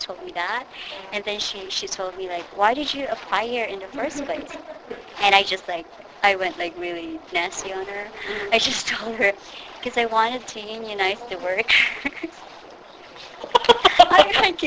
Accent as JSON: {"language": "English", "country": "Philippines", "second_language": "English", "said": "I'm from the Philippines. I'm an international student."}